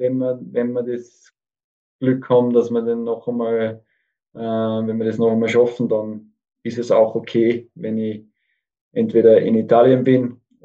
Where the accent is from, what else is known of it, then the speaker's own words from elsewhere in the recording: Austria; born there; Erste gebürtige Österreicher.